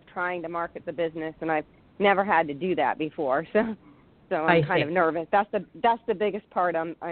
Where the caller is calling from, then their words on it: Lorton, Virginia, United States; I'm calling from Lorton, Virginia, and my birthday is December 3rd.